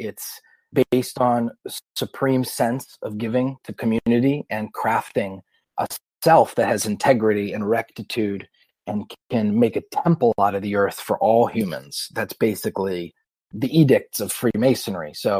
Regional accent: Boston, Massachusetts, United States; also born or lived in Cambridge; now in North Carolina, United States; I am from Boston, the hub, and I found my path in Boston. I lived there my whole life. I was born and raised there. My family's been there for years. And I was raised in Cambridge.

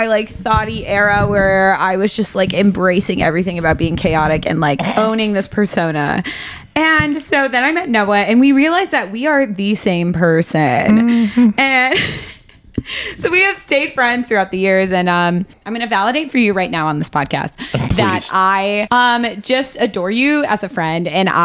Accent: Michigan, United States; And I was in my hometown in Michigan before I started school in 3 weeks.

